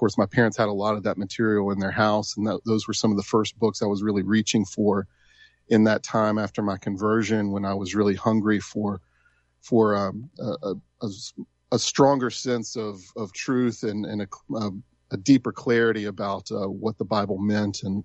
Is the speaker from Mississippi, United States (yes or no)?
yes; Tupelo, Mississippi, United States; Yeah, so I grew up here in Mississippi. I grew up in Tupelo. That's where my parents were based